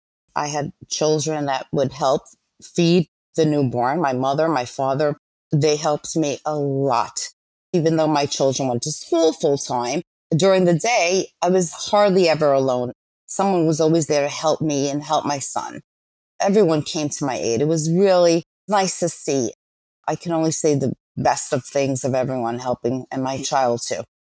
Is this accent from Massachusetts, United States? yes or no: no; Queens, New York, United States; I grew up in Queens with my parents and my brother, who unfortunately passed away at 25. So I'm technically an only child. We grew up in Bayside.